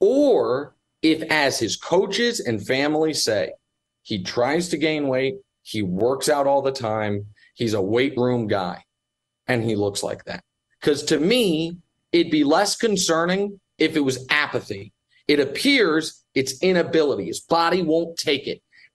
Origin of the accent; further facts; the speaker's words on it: Kansas City, Missouri, United States; On that team is Quentin Lucas, who's now the mayor of Kansas City, the mayor of my hometown.